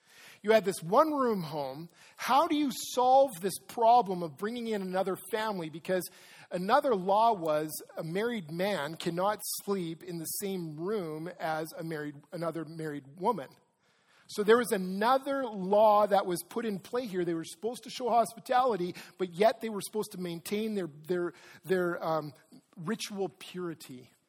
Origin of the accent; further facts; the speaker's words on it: Regina, Saskatchewan, Canada; It's like me going back to where I grew up in Regina as a kid